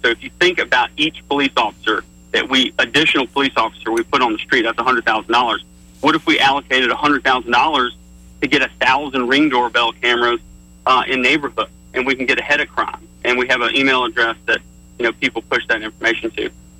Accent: Montgomery, Alabama, United States; Yeah, so I grew up in Montgomery, born and raised, and I really do care about the city of Montgomery. I love Montgomery.

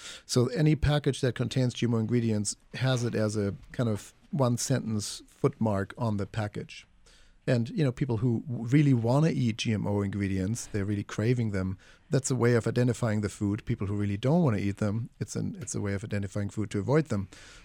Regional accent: Germany; English is a second language; including my home country, Germany

